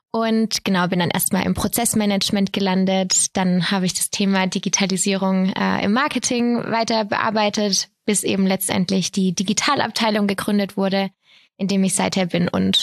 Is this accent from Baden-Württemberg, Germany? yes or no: yes; Bad Mergentheim, Baden-Württemberg, Germany; Ich komme hier aus Bad Mergentheim und habe hier auch angefangen zu studieren